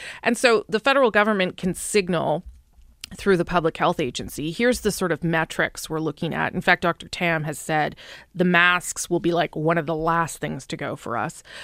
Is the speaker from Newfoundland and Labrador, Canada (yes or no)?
yes; Newfoundland and Labrador, Canada; as a Newfoundlander living in Nova Scotia who hasn't seen their family since December 2019